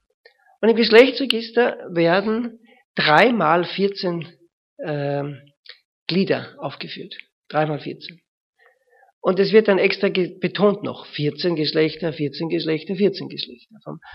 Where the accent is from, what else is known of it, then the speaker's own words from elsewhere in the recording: Germany; Aber wir sind halt Deutsche. Und bei Deutschen geht das nicht.